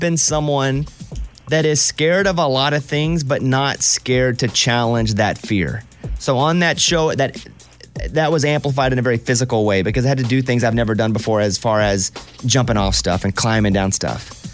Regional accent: Mountain Pine, Arkansas, United States; I'm from Mountain Pine, Arkansas, population 700, where you feel like the world is so big and you will never see parts of it

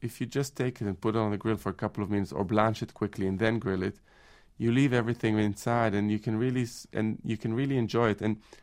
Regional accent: Jerusalem, Jerusalem District, Israel; I grew up in Jerusalem in Israel, and I think I'm extremely fortunate because my parents are from a European background. My dad is Italian, my mother's from Germany

